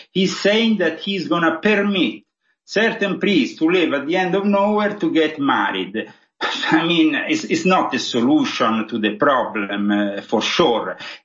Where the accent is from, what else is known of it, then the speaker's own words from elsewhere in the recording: Sicily, Italy; I'm from Sicily. I know how it is.